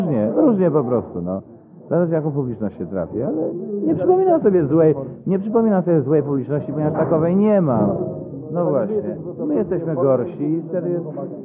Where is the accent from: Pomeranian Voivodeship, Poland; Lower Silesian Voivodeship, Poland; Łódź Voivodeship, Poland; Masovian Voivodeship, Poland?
Pomeranian Voivodeship, Poland; Gdańsk; Tylko we trzech jesteśmy z Gdańska.